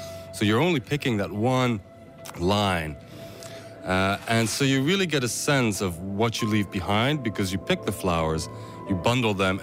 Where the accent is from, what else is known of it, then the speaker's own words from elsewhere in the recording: South Holland, Netherlands; now in Ireland; Dutch boy from the Bulb district, without any idea. A lot of these flowers are actually coming from my hometown.